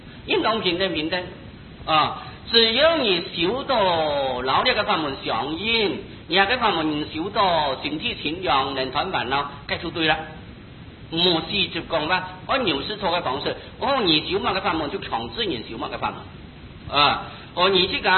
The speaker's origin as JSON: {"language": "Cantonese", "country": "China", "said": "唔会像我哋中国人按奇怪啊"}